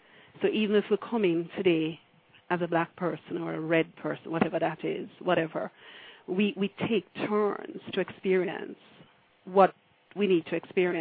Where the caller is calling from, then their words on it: Jamaica; Yes, I'm calling from Jamaica.